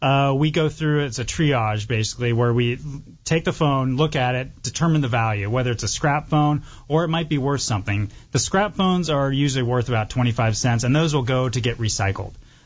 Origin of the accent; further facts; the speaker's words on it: Washington, United States; Yeah, I mean, we're from Washington State. We grew up in Washington State.